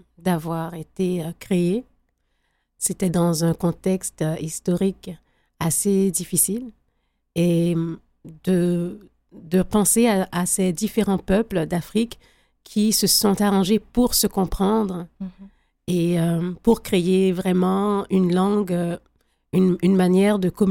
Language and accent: French; Quebec, Canada; born there; je suis née au Québec.